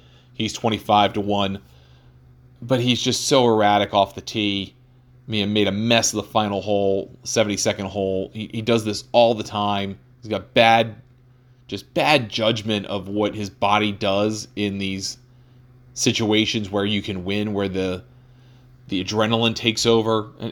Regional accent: Baltimore, Maryland, United States; And then, no offense to my hometown area when it was in Baltimore, but that venue is nothing.

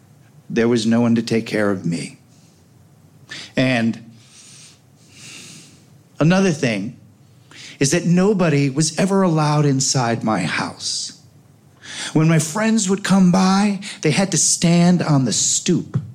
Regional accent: Oak Park, Illinois, United States; I grew up on Gunderson and Madison in Oak Park. My school was 3.5 blocks away from where I lived.

